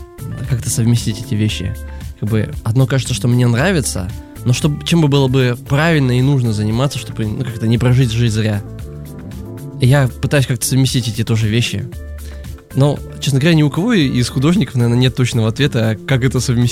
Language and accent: Russian; Abakan, Khakassia, Russia; moved away as an adult; also born or lived in Krasnoyarsk; now in Moscow, Russia; Я сам из Хакасии, из одной части Сибири, поступал в Красноярск в училище. То есть у меня есть опыт переезда в большой город сравнительно. Если в моем родном Абакане было 200 тысяч человек, примерно так, то в Красноярске был уже 1 000 000.